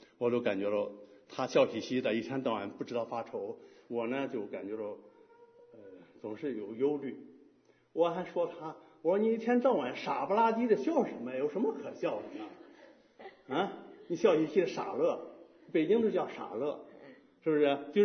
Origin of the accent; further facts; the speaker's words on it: Henan, China; 还有原来我年轻时候回家乡，啊，我们家乡老家河南的那个地方